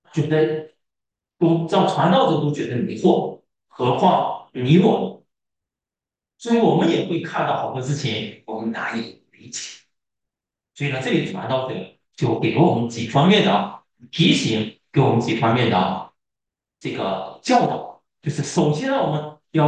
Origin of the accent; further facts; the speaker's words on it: China; 我们在大陆生活的弟兄姐妹，我们都知道，我们小时候在语文上、历史课上